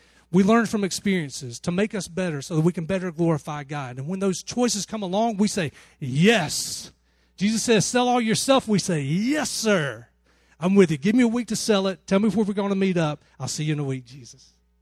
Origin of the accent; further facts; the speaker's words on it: Alabama, United States; I grew up in Alabama.